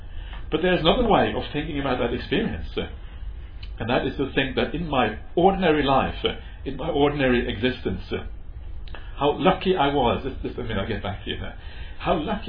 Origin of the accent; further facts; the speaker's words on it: Norway; where I came from Norway.